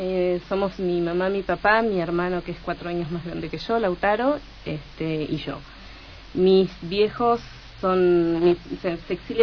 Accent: Mexico; Mi infancia es mexicana, mi lengua madre es mexicana. Yo llego a México y en 2 días ya parezco una mexicana más de cómo hablo, ¿no? Ya tengo tonada, tengo algunas letras, como escucharán a veces en la pronunciación, que me han quedado.

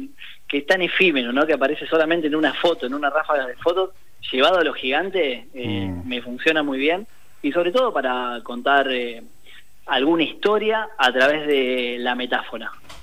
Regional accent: Buenos Aires, Argentina; No, pero soy de Almagro.

